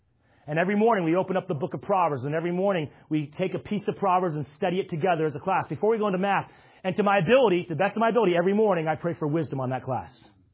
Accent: California, United States; now in Connecticut, United States; Really, God, Connecticut? I'm from California. My wife's from Florida.

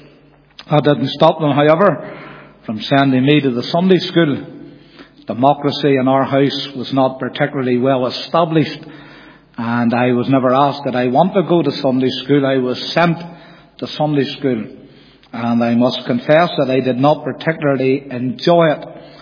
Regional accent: Belfast, Northern Ireland, United Kingdom; So I came into the world in October 1961, born into a family in East Belfast. My accent, they tell me, has modified greatly.

